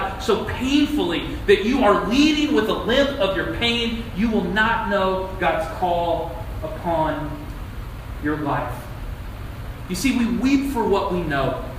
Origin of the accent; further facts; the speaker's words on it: Iowa, United States; also born or lived in Texas; I'm from Texas, and I grew up in Iowa.